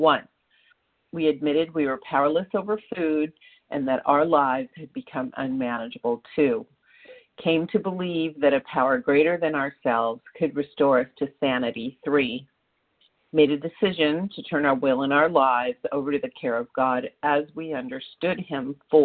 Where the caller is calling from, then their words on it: Santa Monica, California, United States; I'm calling from Santa Monica, California.